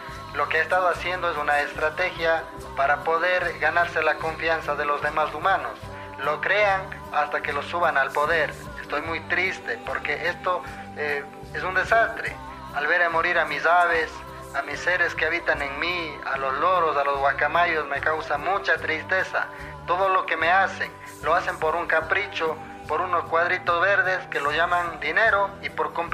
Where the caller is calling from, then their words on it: Amazon, Ecuador; Le estoy llamando de la Amazonía ecuatoriana.